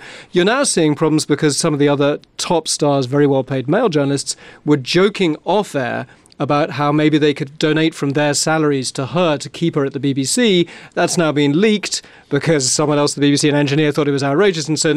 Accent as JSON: {"language": "English", "country": "United Kingdom", "said": "I'm a British journalist."}